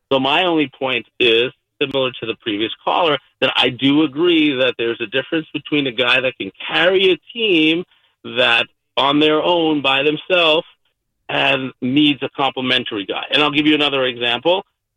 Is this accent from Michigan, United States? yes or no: no; Queens, New York, United States; I grew up in Queens, and I love the 86 Mets, and I rooted for them in 86.